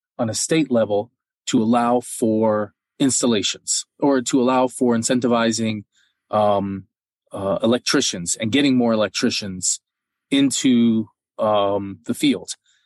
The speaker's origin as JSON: {"language": "English", "region": "Florida", "country": "United States", "also_born_or_lived": "Texas", "said": "But, you know, I'm from Florida and Texas, and in those places, there's no rules on that."}